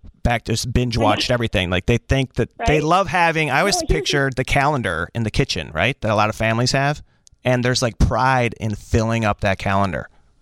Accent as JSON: {"language": "English", "town": "Chicago", "region": "Illinois", "country": "United States", "said": "Well, I'm a comic, and I'm a Chicagoan, so I'm thrilled to be here."}